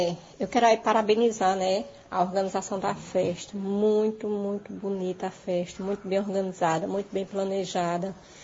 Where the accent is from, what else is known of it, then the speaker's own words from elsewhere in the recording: Afogados da Ingazeira, Pernambuco, Brazil; moved away; hoje eu tenho orgulho de dizer que sou de Afogados, que sou afogadense, porque Afogados hoje é uma cidade polo. Afogados hoje é uma cidade modelo.